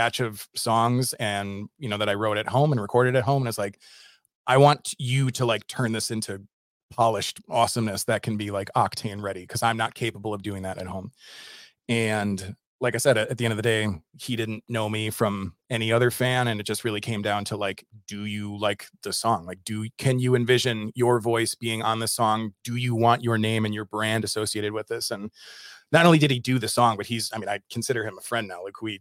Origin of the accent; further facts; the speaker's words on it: Madison, Wisconsin, United States; And I grew up in Madison, outside of Madison, Wisconsin.